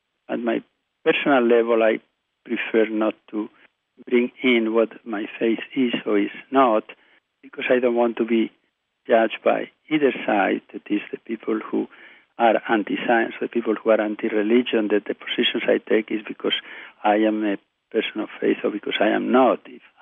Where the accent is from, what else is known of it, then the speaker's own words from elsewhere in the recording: Spain; English is a second language; moved away as an adult; now in United States; I grew up in Franco's era, but I left Spain to study in New York at Columbia University in 1961.